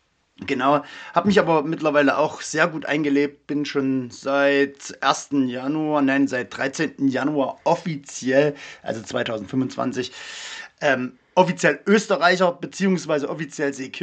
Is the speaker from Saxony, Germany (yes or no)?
yes; Saxony, Germany; wie gesagt. Ich bin aus der Nähe von Leipzig, aus Grostitz.